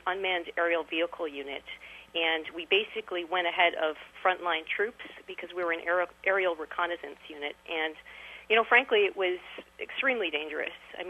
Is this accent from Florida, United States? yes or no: yes; Miami Beach, Florida, United States; also born or lived in New York; I didn't have any family members in the military. I grew up in Miami Beach in New York